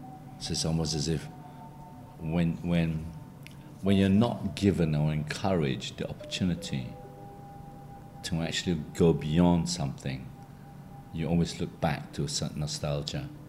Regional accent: Egypt; I grew up in Egypt. I remember, you know, I was playing football in Segambut. I was 3 or 4, I mean, before we moved out.

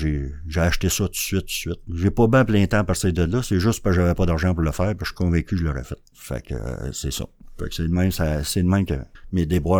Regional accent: Montreal, Quebec, Canada; J'ai grandi à Montréal, puis dans l'Est, puis l'Angelier, dans ces coins-là.

